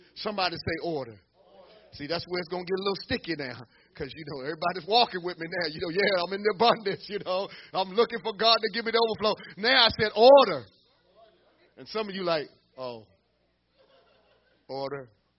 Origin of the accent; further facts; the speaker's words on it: the South, United States; when I was growing up in the South, you know, and you're eating at the table and you put your elbow on the table.